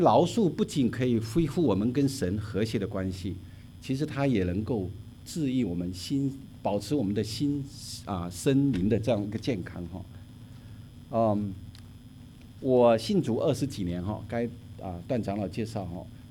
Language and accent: Chinese; China; 但是中国人常说君子报仇什么十年不晚啊，我想大家都记住了啊，有仇不报非君子哈，这是在我们中国人的文化里面。